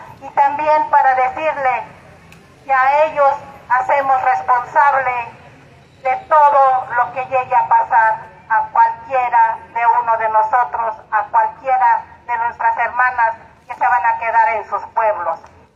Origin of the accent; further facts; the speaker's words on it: Santiago Mezquititlán, Querétaro, Mexico; now in Mexico City, Mexico; soy originaria de Santiago Mezquititlán, residente en la Ciudad de México